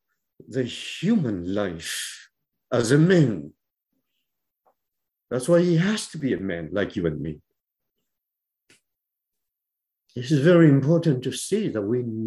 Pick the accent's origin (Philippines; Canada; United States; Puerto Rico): Philippines; I grew up in the Philippines, okay?